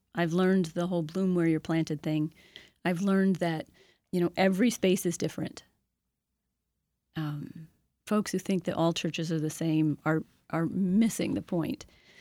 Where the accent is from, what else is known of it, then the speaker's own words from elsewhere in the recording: Montgomery, Alabama, United States; moved away as an adult; now in Troy, United States; I did a lot of my growing up in Montgomery, Alabama, which is what I call my hometown, because, high school, college, friends, set, all of that. Moved up to Troy, New York in 1988